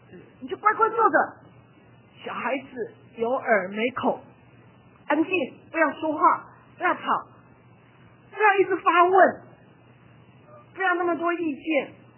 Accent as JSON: {"language": "Chinese", "country": "Taiwan", "tie": "born or raised there", "said": "就像我们从小在台湾读书一样，所有读书是为着联考，是为着联考"}